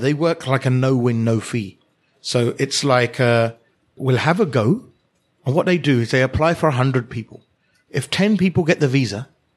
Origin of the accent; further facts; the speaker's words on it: Texas, United States; accent: Texas; That's my Texas accent.